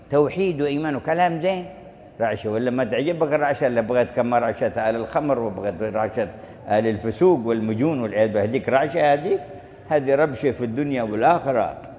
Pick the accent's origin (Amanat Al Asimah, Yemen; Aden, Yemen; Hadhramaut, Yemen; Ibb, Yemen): Hadhramaut, Yemen; وعندنا في حضرموت في شعبان زيارة النبي